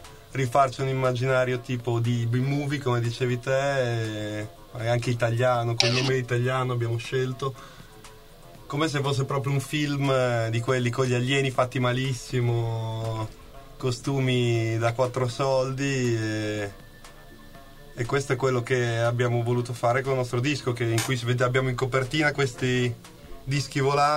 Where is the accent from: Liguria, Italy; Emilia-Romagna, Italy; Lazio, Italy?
Emilia-Romagna, Italy; Bologna; Però comunque tutti nati e cresciuti a Bologna.